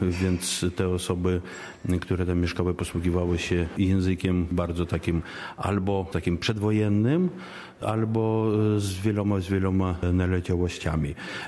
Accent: Riga, Latvia; Pochodzę z Łotwy, z Rygi. W mojej rodzinie kultywowano od zawsze tradycje polskie. Właściwie w tych tradycjach wyrosłem.

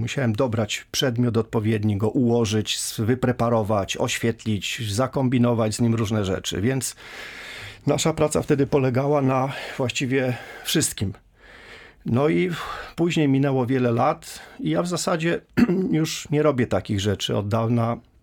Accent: Rzeszów, Subcarpathian Voivodeship, Poland; born there; urodziłem się na Staromieściu praktycznie, więc 62 lata temu, więc Rzeszów.

